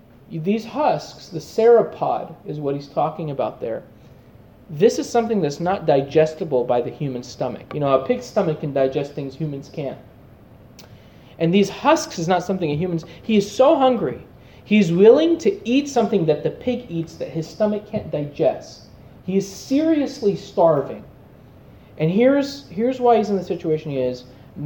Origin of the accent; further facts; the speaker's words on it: Phoenix, Arizona, United States; And I'm from Phoenix where we've got millions of people.